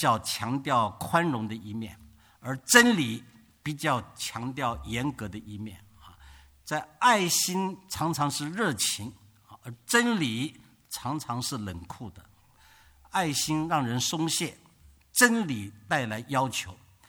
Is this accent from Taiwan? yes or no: no; China; 我们中国人这一点最学不好了，学不会。